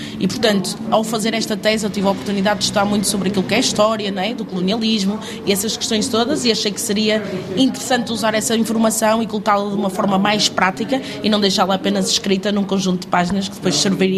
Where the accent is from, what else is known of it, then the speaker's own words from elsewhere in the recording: Portugal; sou negra, mas também sou portuguesa